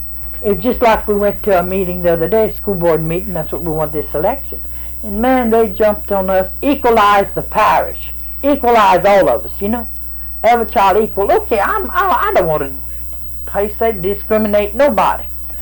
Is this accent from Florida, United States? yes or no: no; Louisiana, United States; I'm a Cajun